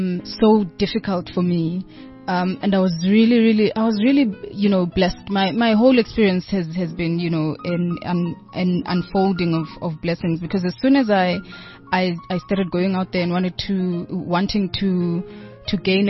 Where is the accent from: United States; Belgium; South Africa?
South Africa; Mkhuthu; Because I grew up in Mkhuthu, you know, in the rural areas.